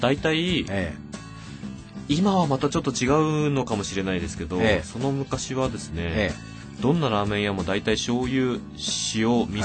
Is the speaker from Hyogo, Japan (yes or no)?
no; Sapporo, Hokkaido, Japan; 出身はですね、北海道の札幌なんです。